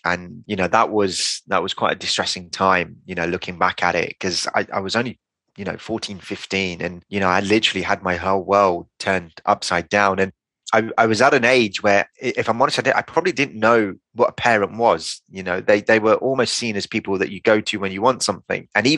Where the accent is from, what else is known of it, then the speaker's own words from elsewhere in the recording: Kingston, London, United Kingdom; we grew up in Kingston. It was a council house that we grew up in. Very humble beginnings